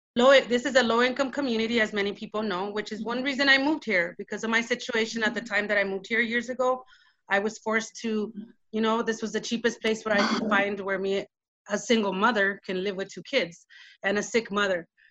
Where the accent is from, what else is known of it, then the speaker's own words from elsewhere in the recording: Commerce City, Colorado, United States; Well, I'm from Commerce City.